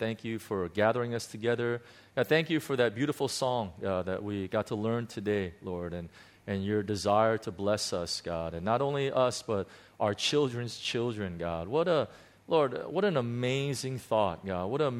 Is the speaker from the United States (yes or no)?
yes; United States; It's really interesting now because, you know, I'm an American.